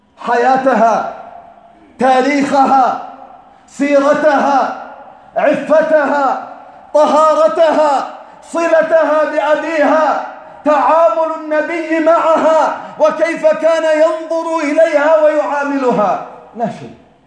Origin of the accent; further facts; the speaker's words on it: Yemen; بالنسبة لنا كيمنيين؟